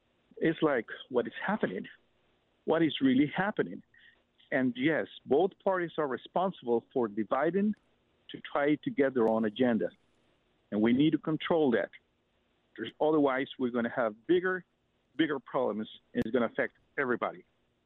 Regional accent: Texas, United States; born there; I was born in Texas. My family has been in this country way before this was the United States of America, 1601.

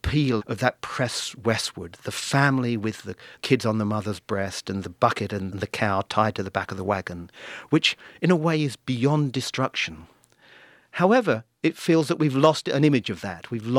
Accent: England, United Kingdom; And that dreaming narrative is one which I, as an Englishman, have always bought into.

